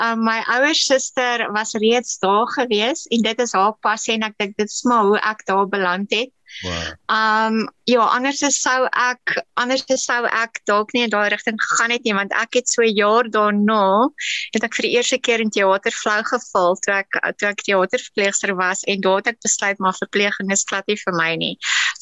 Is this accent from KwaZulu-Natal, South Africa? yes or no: yes; KwaZulu-Natal, South Africa; born there; ek is in Natal gebore. Ek was een van 5 kinders